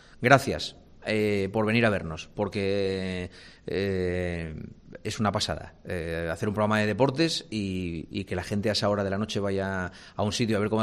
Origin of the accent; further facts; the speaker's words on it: Gijón, Asturias, Spain; Yo Gijón es mi casa, mi tierra, es de donde yo soy.